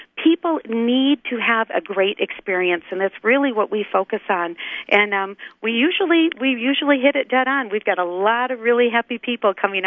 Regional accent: Okemos, Michigan, United States; came back to my hometown of Okemos and started my business in a tiny little 256 square foot office

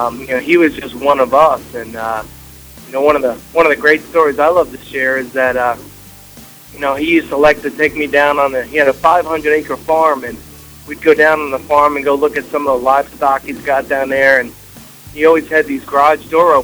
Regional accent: New York, United States; win our first race at Watkins Glen International in my home state of New York

